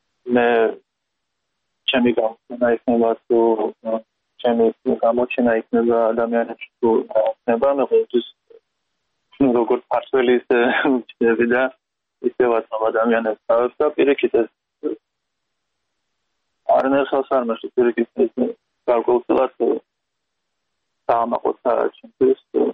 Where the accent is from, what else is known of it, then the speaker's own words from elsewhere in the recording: Saint Petersburg, Russia; now in Georgia; ფაქტურად დავიბადეთ პეტერბურგში და კიდე პასამდე დავლომდი მან, ფაქტურად იქ დავეზარდე